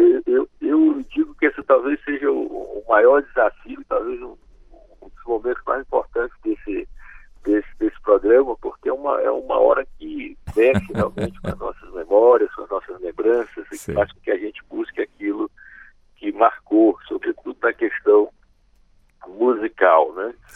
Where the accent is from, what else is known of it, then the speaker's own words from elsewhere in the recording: Maranhão, Brazil; Moro em São Luís do Maranhão há muitos anos, mas sou oriundo do interior do estado do Maranhão. E aí, no início da minha adolescência, eu tive que vir à capital para estudar